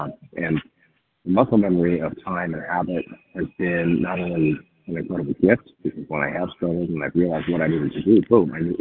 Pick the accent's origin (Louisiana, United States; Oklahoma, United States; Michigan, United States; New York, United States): Michigan, United States; I'm from Southeastern Michigan. I'm coming to you by way of the Houston, Texas airport.